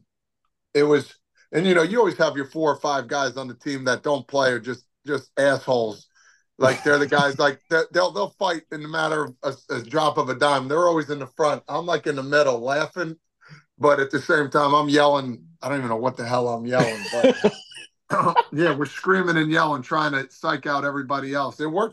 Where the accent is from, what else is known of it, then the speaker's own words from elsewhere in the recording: Toms River, New Jersey, United States; I would say, hey, I'm actually from Tom's River.